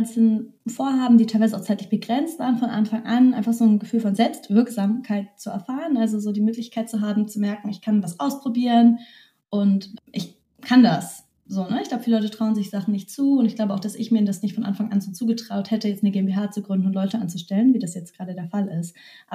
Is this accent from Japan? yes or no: yes; Tokyo, Japan; also born or lived in Hong Kong; Also ich bin im Ausland aufgewachsen, in Tokio und Hongkong.